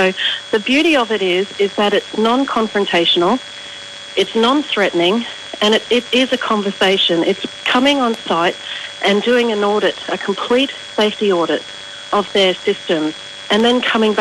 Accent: Australia; We need to, as Australian business owners, we need to protect our people.

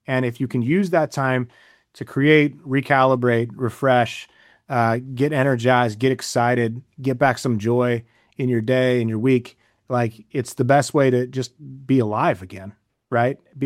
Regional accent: Nebraska, United States; I mean, I'm from Nebraska, so I feel like I was opening presents on Christmas for the Chiefs, you know.

